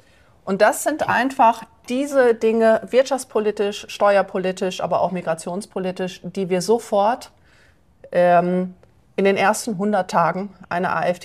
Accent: Germany; meine vornehmliche Aufgabe ist, meine Heimat, die Bundesrepublik Deutschland, die ich liebe und der ich dienen möchte, wieder vom Kopf auf die Füße zu stellen

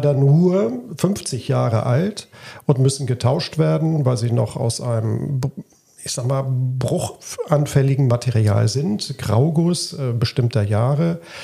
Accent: North Sea coast, Germany; Ich bin an der Nordsee aufgewachsen

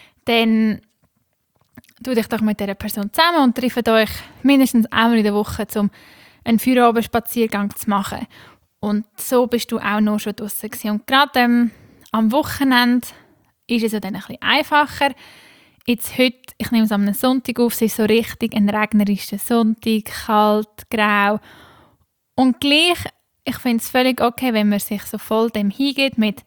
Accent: Switzerland; vor allem bei uns in der Schweiz vermehrt grau, kalt, nass.

